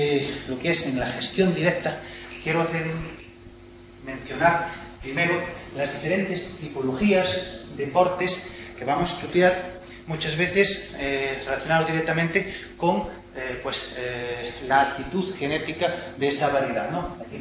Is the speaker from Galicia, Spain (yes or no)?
yes; Fonsagrada, Galicia, Spain; yo soy de Fonsagrada y hice un pequeño estudio y aquí están reflejadas los tipos de deportes de las variedades que existen en este municipio, en mi municipio